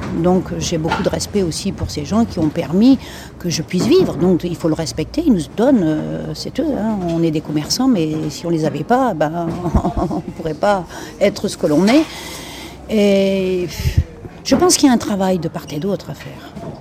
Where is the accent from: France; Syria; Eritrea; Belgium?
France; moi je suis française aussi, moi j'aime mon pays